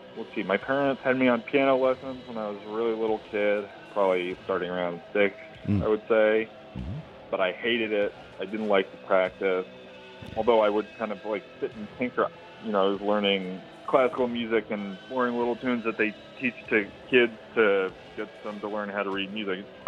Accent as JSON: {"language": "English", "region": "New York", "country": "United States", "tie": "born or raised there", "moved": "as an adult", "lives_now": "Los Angeles, United States", "said": "I still have a storage unit back in Hackensack. I grew up in New York. I was living in Maine for about a year, and then I kind of left and went on tour for a long time"}